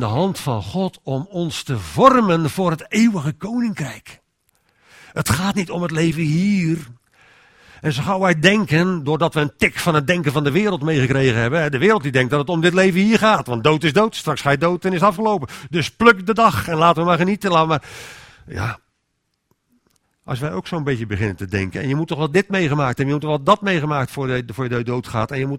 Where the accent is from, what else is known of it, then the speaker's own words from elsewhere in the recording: Rotterdam, South Holland, Netherlands; ik ben Rotterdammer, oorspronkelijk.